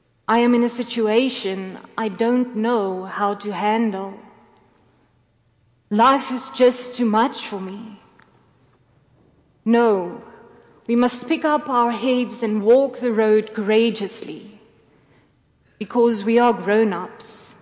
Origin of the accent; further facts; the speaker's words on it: South Africa; now in United States; As a South African, we have no other choice to be strong. That is how we grow up, to be strong people.